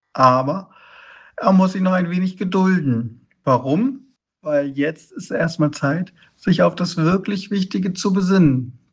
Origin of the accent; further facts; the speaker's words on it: Hamburg, Germany; und ich komme aus Hamburg.